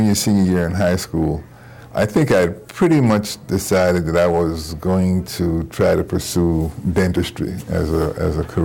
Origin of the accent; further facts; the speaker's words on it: Northern United States, United States; I mean, I grew up in the North. I'm not going to say that there wasn't prejudice and discrimination up North